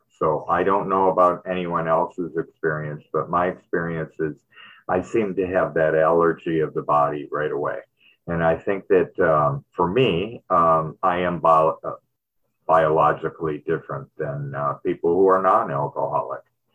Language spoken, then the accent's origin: English; Detroit, Michigan, United States; born there; I was born in Michigan, Detroit, and it's really cold there, and I was born in the 50s, so I came of age in the 60s and the early 70s.